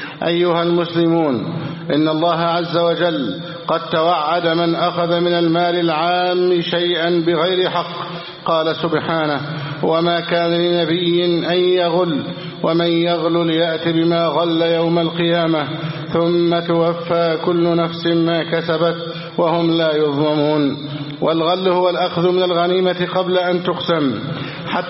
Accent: Egypt; اللهم احفظ بلدنا مصر وسائر بلاد المسلمين،

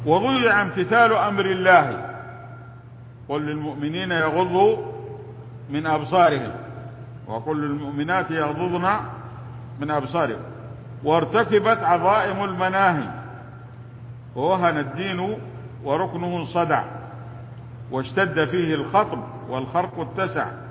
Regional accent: Saudi Arabia; في بلادنا المملكة العربية السعودية

